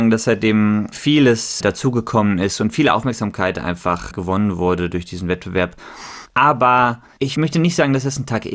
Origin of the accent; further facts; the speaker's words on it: Bonn, North Rhine-Westphalia, Germany; Ich habe eine Reihe ins Leben gerufen in Bonn, in meiner Heimatstadt.